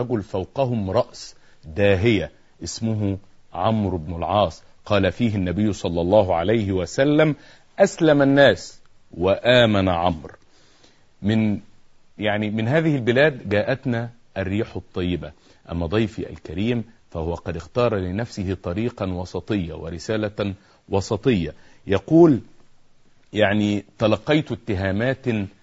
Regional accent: Egypt; هل كنت تريد أن تقول لنا إننا أمة للأسف نجهل تاريخنا، إننا كمصريين نجهل قيمة أننا مصريون؟

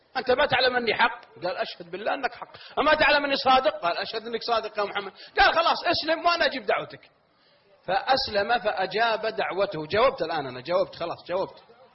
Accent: Al-Qassim, Saudi Arabia; عندنا من القصيم إذا قال فلان قال ترى فلان صديق فلان الروح بالروح

